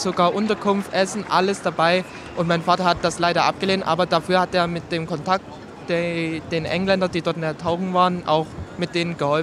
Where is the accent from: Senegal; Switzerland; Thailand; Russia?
Thailand; also born or lived in Germany; Ich bin in Deutschland geboren.